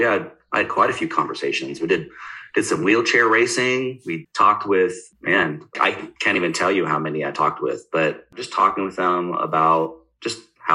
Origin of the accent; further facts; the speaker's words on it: Oregon, United States; So born and raised in Eastern Oregon, right on the Oregon-Idaho border.